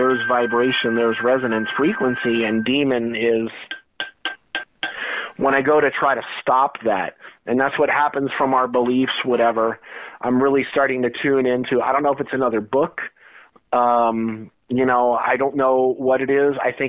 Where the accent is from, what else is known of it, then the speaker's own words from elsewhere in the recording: New Jersey, United States; my childhood growing up in New Jersey. I was right on the edge of course, there's all the great cryptids like the Jersey Devil and all of that. You know, we used to go camping out in the Pine Barrens in the pines.